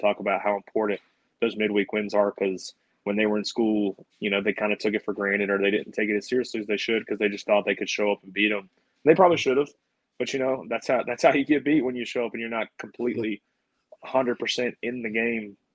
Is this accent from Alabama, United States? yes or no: yes; Birmingham, Alabama, United States; Birmingham's that crazy area for baseball.